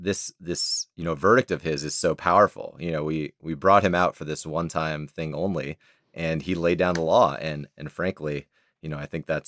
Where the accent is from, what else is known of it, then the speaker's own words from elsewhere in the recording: Canada; I'm Canadian also, so you know, we're very honorable people.